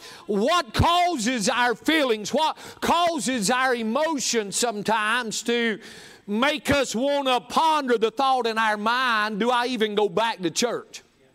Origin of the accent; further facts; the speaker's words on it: the South, United States; We was raised in the South, and going to church is just what we was brought up doing.